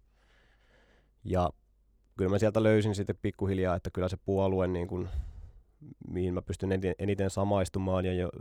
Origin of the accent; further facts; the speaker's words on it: Ylöjärvi, Pirkanmaa, Finland; En, että mä oon Ylöjärveltä, eli ihan siitä vierestä. 14 kilometriä matkaa.